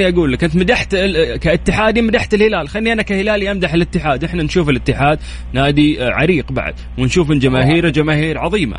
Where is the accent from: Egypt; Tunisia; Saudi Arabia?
Saudi Arabia; يعني في جمعيات كثيرة عندنا في المملكة العربية السعودية